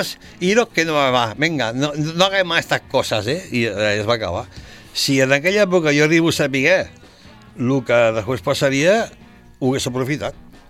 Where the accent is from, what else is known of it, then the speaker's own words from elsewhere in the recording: Sabadell, Catalonia, Spain; Jo sóc molt de Sabadell, sóc... Mira si sóc de Sabadell